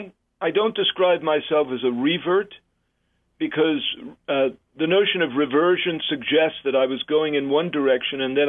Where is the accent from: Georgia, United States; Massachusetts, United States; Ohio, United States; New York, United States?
New York, United States; New York City; I grew up in New York City in the Bronx, went to Catholic schools, Catholic grammar school, high school, Marist Brothers, an all-boys school, Mount St. Michael Academy in Bronx.